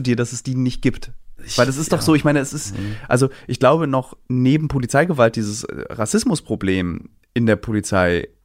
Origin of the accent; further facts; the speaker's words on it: Berlin, Germany; Ich bin einer als Berliner